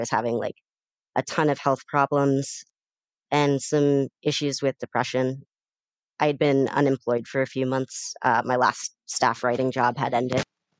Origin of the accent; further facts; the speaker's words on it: Pittsburgh, Pennsylvania, United States; Growing up in Pittsburgh, especially like as a Jewish person growing up in Squirrel Hill, I realized how lucky I was to be able to grow up in a somewhat like secure environment